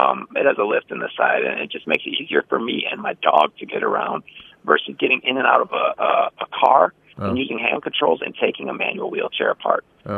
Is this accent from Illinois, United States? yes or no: yes; Chicago, Illinois, United States; I'm Irish Catholic from Chicago, so that's pretty much what we do.